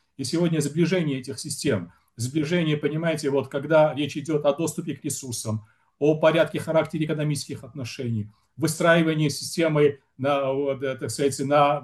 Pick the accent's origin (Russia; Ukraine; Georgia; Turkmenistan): Georgia; это тот вопрос, на который должны ответить по мере возможности не только мы, грузины, но и западная цивилизация в то же время